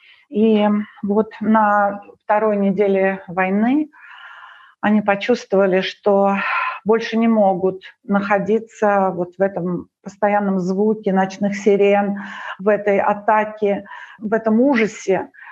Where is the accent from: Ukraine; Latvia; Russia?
Ukraine; Украина — это для меня нежность, это сердечность, это тонкость, это восприятие другого человека как равного. Не было у нас